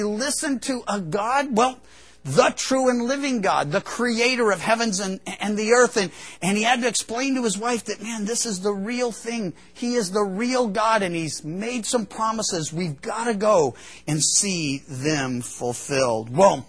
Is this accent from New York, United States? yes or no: no; California, United States; now in Chico, United States; And because I was from Southern Cal, well, I was used to when you leave one city, you automatically find yourself in another. Here you leave Chico